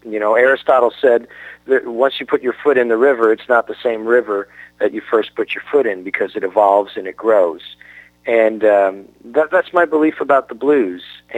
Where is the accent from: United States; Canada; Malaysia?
Canada; I was getting a lot of grief for being Canadian and Caucasian and young and having the audacity to try to sing the blues.